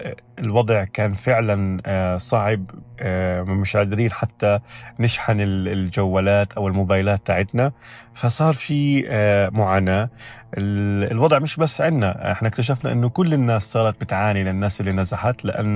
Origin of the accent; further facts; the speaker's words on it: Gaza Strip, Palestine; اللي عم بنعيشه كفلسطينيين في غزة. بداية حابب أنوه لشغلة، أني أنا بسجل الآن داخل سيارتي في مدينة دير البلح وسط قطاع غزة بعد النزوح.